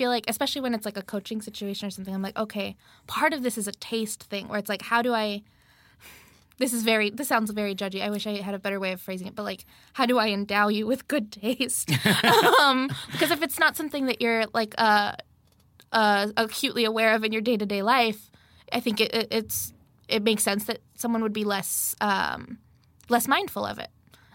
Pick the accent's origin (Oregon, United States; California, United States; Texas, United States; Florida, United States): California, United States; like the community I'm from, like I'm from California, from like a town that's like very like agricultural and like there's like a lot of farm labor.